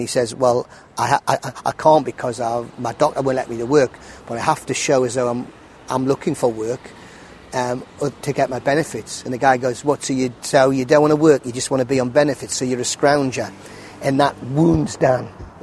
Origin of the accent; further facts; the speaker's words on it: Newcastle, North East England, United Kingdom; a producer who knows me said that Ken had been looking for a guy from my hometown, Newcastle, late 50s